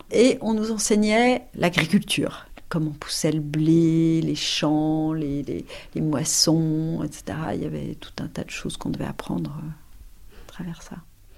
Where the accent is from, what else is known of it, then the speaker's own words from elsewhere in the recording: Paris, Île-de-France, France; J'ai grandi à Paris et j'ai été dans une petite école privée du coin.